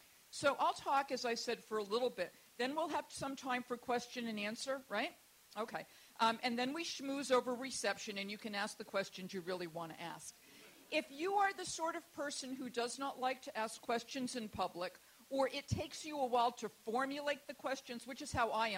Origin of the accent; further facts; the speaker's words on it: Massachusetts, United States; I live in Tennessee, and I, you know, but I'm from Massachusetts